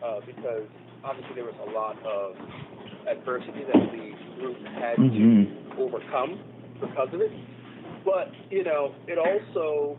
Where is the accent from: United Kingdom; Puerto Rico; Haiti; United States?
Haiti; my father's from Haiti, so mm-hmm. I grew up in Haiti.